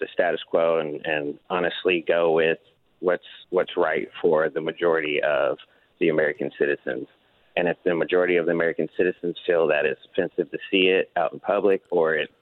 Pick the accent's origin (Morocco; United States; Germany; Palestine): Germany; I grew up in Germany as a kid, and we were over there as the Berlin Wall was coming down.